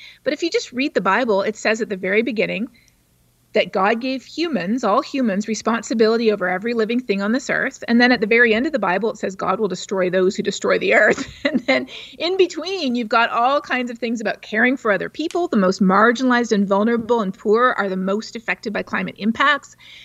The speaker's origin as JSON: {"language": "English", "country": "Canada", "moved": "as an adult", "lives_now": "United States", "said": "I'm originally from just over the border, so I am Canadian. And it wasn't until after I moved to the States, which I did for graduate school"}